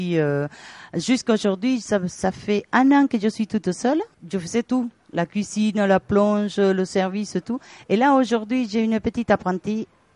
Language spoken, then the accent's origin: French; Venezuela; French is a second language; now in Rodez, France; Je viens de Venezuela.